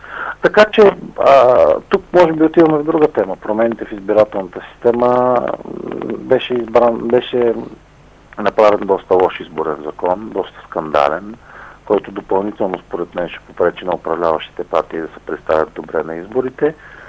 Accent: Plovdiv, Plovdiv Province, Bulgaria; Мен ако ме питате и като пловдивчанин, и като човек, който занимава с политика

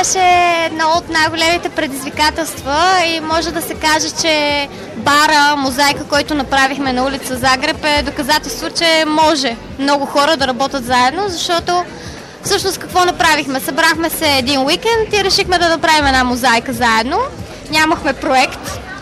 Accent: Sofia, Sofia City, Bulgaria; Аз съм от София.

